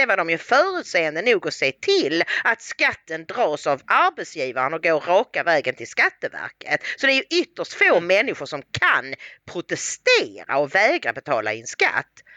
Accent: Bjärred, Skåne, Sweden; Men jag är då inte välkommen i Bjärre där jag växte upp?

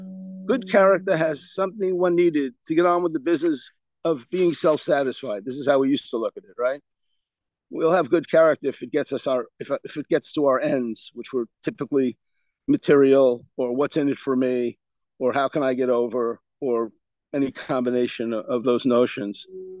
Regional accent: New York, United States; I'm a New Yorker. In my blood.

